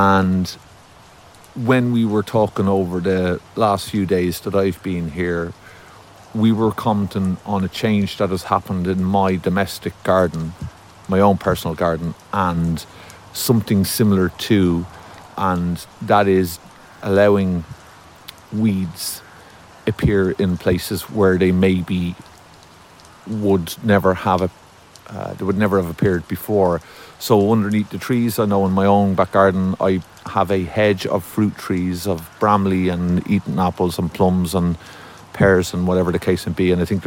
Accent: Ireland; accent: Irish; I know my accent is obviously from the smaller island, as I like to call it.

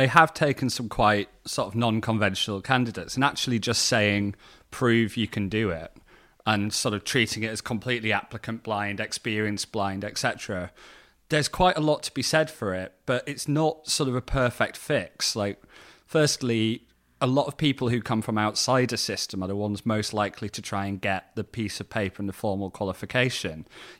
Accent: Yorkshire and the Humber, United Kingdom; accent: Yorkshire; If I go back to Yorkshire or talk to my family, my accent comes back in very sort of full force.

